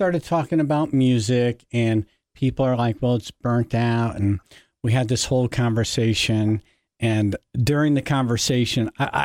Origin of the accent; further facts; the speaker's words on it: New York, United States; But growing up outside of New York City, Dan Ingram was the best top 40 DJ in the history of top 40 format.